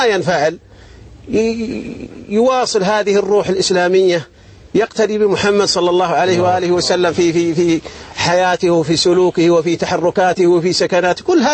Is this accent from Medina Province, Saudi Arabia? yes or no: no; Tabuk, Tabuk Province, Saudi Arabia; انا من اهل تبوك.